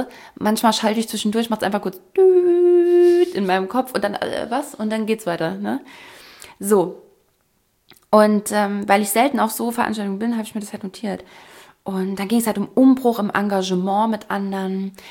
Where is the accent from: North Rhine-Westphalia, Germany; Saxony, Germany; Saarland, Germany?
Saarland, Germany; Saarbrücken; now in Hesse, Germany; ich komme aus Saarbrücken, ich wohne in Hessen